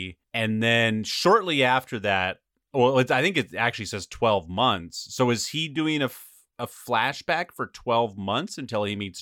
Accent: Montana, United States; Well, I'm from Montana, so we know how cold witches' tits are.

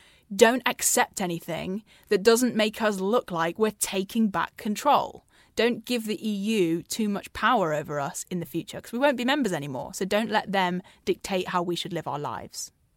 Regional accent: United Kingdom; I am British

